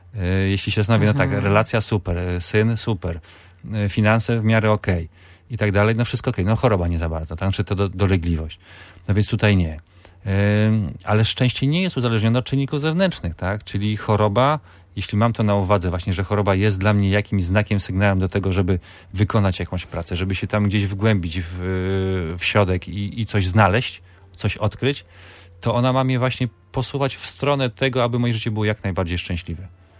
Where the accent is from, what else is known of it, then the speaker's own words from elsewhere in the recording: Gdańsk, Pomeranian Voivodeship, Poland; ja jestem prosty chłopak z Zaspy.